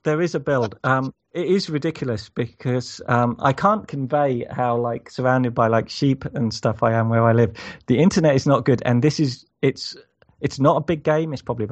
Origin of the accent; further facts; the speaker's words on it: England, United Kingdom; what I cannot understand as an English person is how Hugh Laurie is considered firstly to be a heartthrob